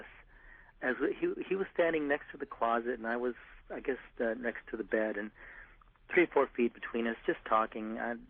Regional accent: San Diego, California, United States; I'm from San Diego.

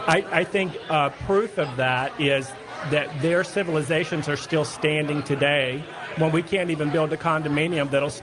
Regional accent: the South, United States; And I grew up in the South, which is always very colorful.

